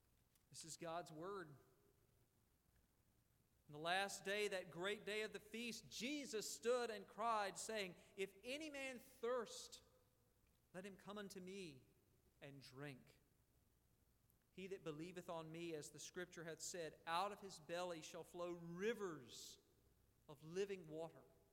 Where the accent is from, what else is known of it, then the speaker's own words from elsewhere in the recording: Valdosta, Georgia, United States; even my hometown of Valdosta, all the way up in Georgia, is expecting hurricane force winds